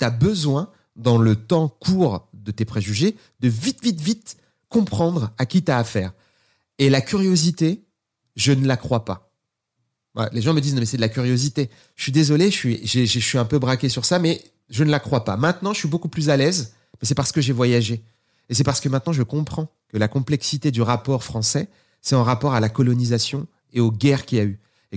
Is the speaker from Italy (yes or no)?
no; France; born there; vu que je suis né en France.